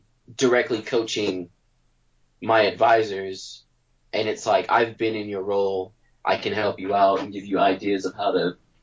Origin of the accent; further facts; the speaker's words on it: North Carolina, United States; moved away as an adult; also born or lived in Boston; So I started at Berkeley in 2003. That's when I graduated from high school. So I moved from North Carolina to Boston.